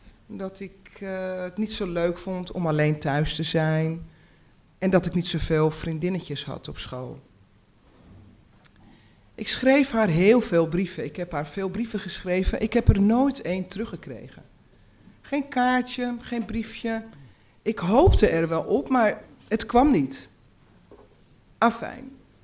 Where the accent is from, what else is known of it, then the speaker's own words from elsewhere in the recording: Uithoorn, North Holland, Netherlands; also born or lived in Amsterdam; Daarna ben ik naar Amsterdam-Noord gegaan. En toen mijn ouders gingen scheiden, ik was ongeveer een jaar of 5, is mijn moeder met mij en mijn jongere zusje en mijn oudere broer verhuisd naar Uithoren